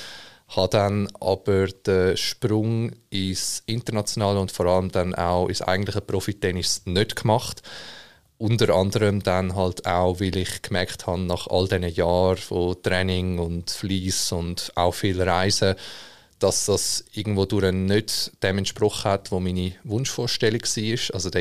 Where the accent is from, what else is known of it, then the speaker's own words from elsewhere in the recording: Zurich, Switzerland; Ich komme ursprünglich aus Zürich